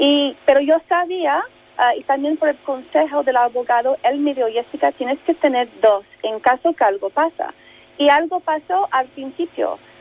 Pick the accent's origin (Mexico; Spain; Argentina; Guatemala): Spain; La gente no entiende que esta es mi tierra. Yo tengo derecho de estar en España